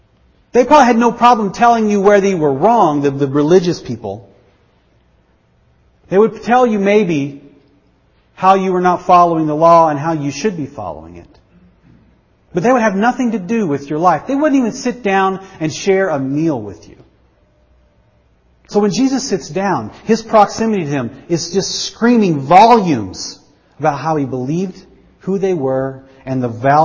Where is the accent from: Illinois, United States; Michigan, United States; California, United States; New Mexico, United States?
New Mexico, United States; Artesia; There was one right outside the town I grew up in New Mexico, in Artesia, New Mexico.